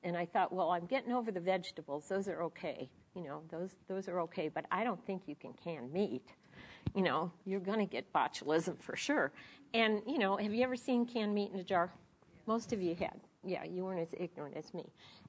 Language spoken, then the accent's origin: English; Chicago, Illinois, United States; I thought I was going to teach all these people stuff because I was from Chicago.